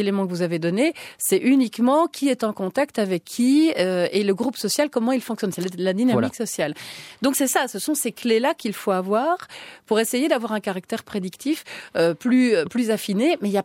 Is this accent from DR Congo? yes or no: no; Belgium; même chez nous en Belgique